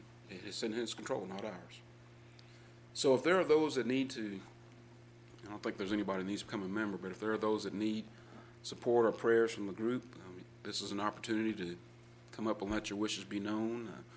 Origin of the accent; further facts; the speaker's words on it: Louisville, Kentucky, United States; when I grew up in church in Louisville